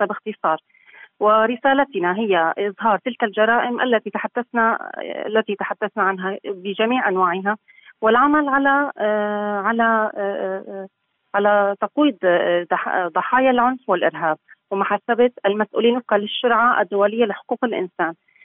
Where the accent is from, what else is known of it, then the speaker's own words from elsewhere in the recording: Al-Fu'ah, Idlib Governorate, Syria; ولكن لا نجدها في قريتي الفوع وكفرية المظلومتين، عانوا ما عانوه ولم يشعر أحد بهم.